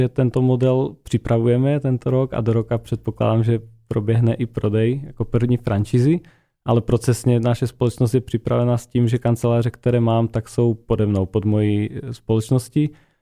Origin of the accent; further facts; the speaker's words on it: Slovakia; now in Czech Republic; Tím, že pocházím ze Slovenska, tak tam jsem už měl dřív podnikatelské aktivity.